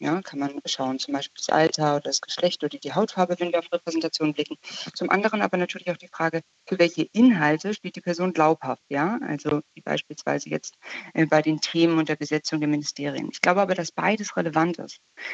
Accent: Hamburg, Germany; dass ich als Hamburgerin oder dass ein Saarländer, dass man das sein kann

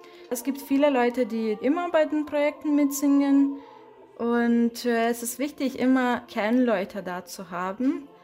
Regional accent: Lithuania; ich komme aus Litauen und leite den Chor.

